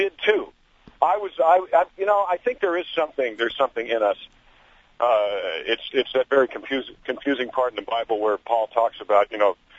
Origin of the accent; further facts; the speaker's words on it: New York, United States; I grew up in New York State, so I remember the big snowstorm of 69